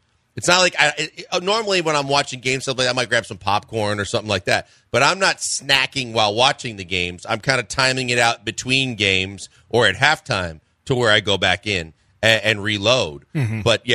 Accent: Midwest, United States; And growing up in the Midwest, and my mom made potato salad all the time, and it was fantastic.

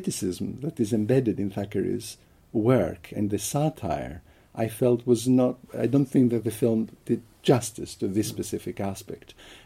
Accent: Athens, Attica, Greece; Absolutely. I think that I would never have this love for cinema if I was born and if I had grown up somewhere

